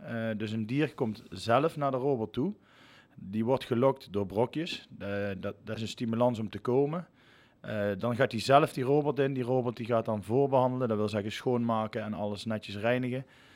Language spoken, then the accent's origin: Dutch; Haps, North Brabant, Netherlands; Bij ons in Haps heb je altijd kroegentocht, zondags met carnaval.